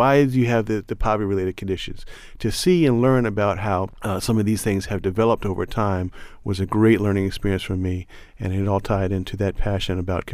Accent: New Jersey, United States; moved away as an adult; now in Baltimore, United States; I grew up in New Jersey my whole life and came to Baltimore in 1994 to go to school at Loyola.

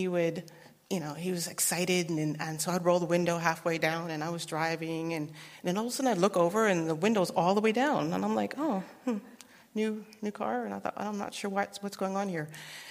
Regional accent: Winnipeg, Manitoba, Canada; And I grew up in Winnipeg, Manitoba, Canada. So hear the accent.

